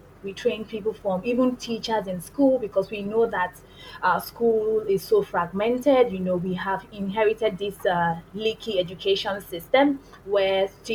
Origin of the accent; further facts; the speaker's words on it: Lagos, Nigeria; So first things first, I'm from Lagos, Nigeria in West Africa.